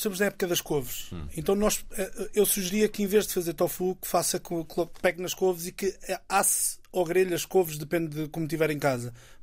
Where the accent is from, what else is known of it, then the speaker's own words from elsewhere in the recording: Canas de Senhorim, Viseu, Portugal; Eu sou das Minas da Ujeriça e de Canas Senhorim